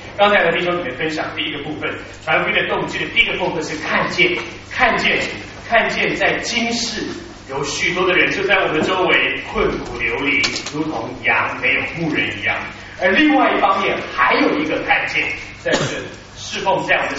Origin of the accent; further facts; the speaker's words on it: Taiwan; 我小的时候在一个传道人家里面长大，觉得传道人生活好苦。那个时候在台湾，传道人生活非常苦